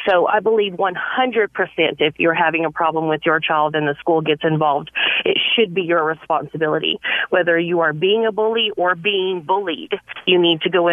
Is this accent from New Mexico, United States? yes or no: yes; Clovis, New Mexico, United States; and we grew up in New Mexico in Clovis